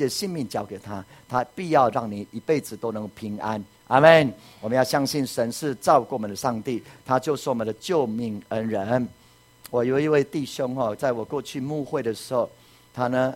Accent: Puli, Nantou County, Taiwan; 我就记得我小时候住在埔里的时候，那大概五六岁哈，那我跟我哥都差一岁，我妹妹跟我差一岁。那我们家哈住在埔里的地方

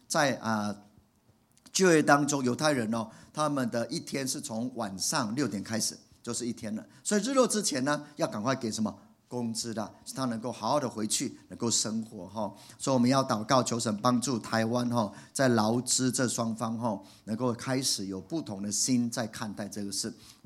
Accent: China; 你看到我们中国人就很糟糕

